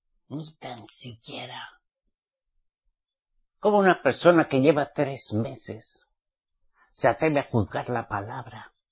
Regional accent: Spain; Ah, pero si ahorita México me está enseñando a mí que soy española. Yo soy nacido español, ok.

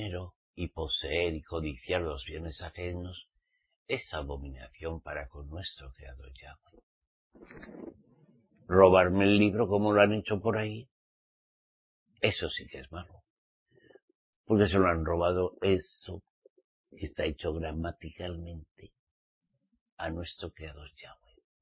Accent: Spain; como española, a nosotros los españoles nos gusta mucho el jamoncito con tomate

